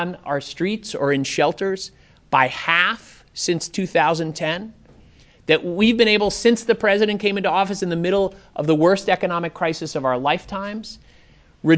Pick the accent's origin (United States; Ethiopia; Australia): United States; New York City, New York; I grew up in New York City in the 1960s and 1970s when, frankly, we thought our cities were falling apart.